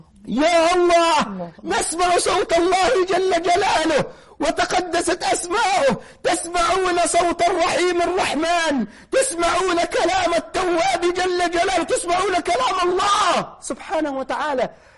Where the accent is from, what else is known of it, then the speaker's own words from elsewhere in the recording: Egypt; شفت اللي أنت بتسميها إحنا عندنا في مصر الأزأزة